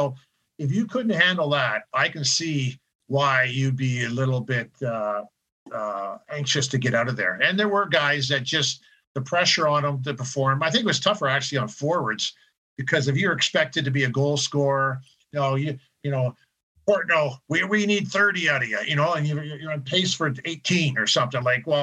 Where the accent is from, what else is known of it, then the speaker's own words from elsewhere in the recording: Newmarket, Ontario, Canada; I grew up in Newmarket, more or less.